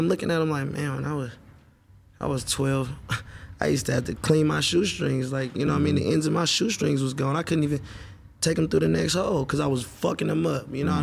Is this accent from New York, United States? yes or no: no; Oakland, California, United States; I'm from Oakland.